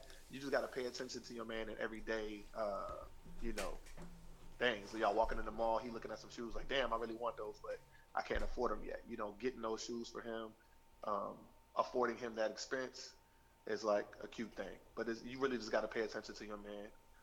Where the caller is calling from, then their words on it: Robertson, Virginia, United States; I'm from Robertson, Virginia.